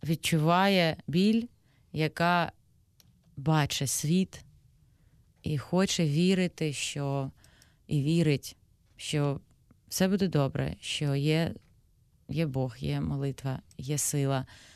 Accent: Armenia; now in Kharkiv, Ukraine; я вірменка, і мені взагалі дуже близька ця тема, тому що ми пережили часи, як ми опинились в Україні.

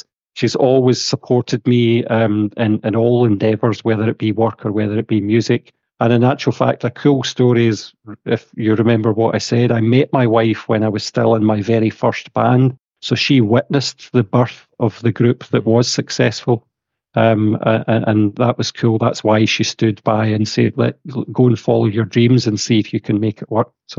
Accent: Glasgow, Scotland, United Kingdom; We did a double live album in my hometown of Glasgow, which was amazing.

